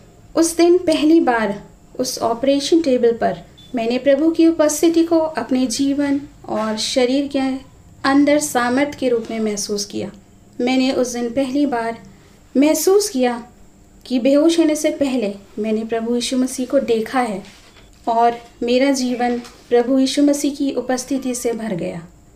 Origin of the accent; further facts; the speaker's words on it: Ajmer, Rajasthan, India; मैं एक संयुक्त परिवार में रहती हूँ। मैं अजमेर राजस्थान की रहने वाली हूँ। वैसे तो मेरा जन्म मसीही परिवार में ही हुआ